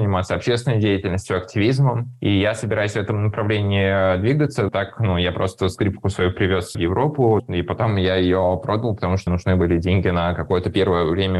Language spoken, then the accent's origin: Russian; Russia; активисты мы из России